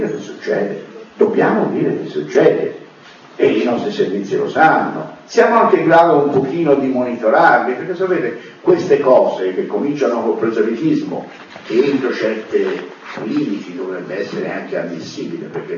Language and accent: Italian; Florence, Tuscany, Italy; io da buon fiorentino ho un certo senso del humor